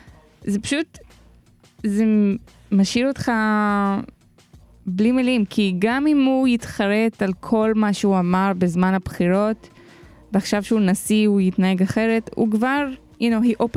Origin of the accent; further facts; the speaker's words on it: United States; כי אני אמריקאית. כאילו, יש לי דרכון